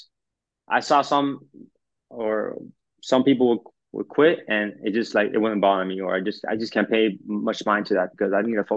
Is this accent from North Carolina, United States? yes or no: no; Miami, Florida, United States; You know, I'm from Miami.